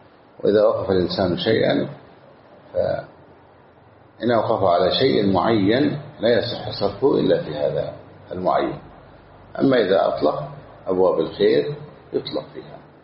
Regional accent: Egypt; عندنا في مصر.

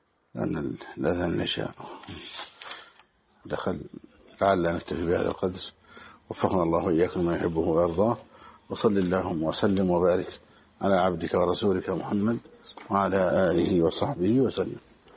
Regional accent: Egypt; يعني مثلا مسألة التكبير في بلادنا مصر

